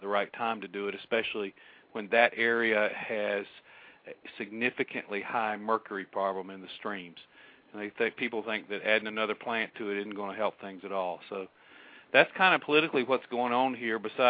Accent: Georgia, United States; I grew up in Georgia, and I just don't remember I remember we had a whole bunch of tests when I was a kid in school

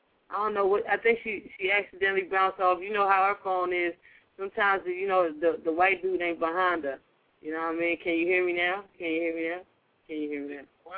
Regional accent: Nigeria; Okay, I'm from Nigeria.

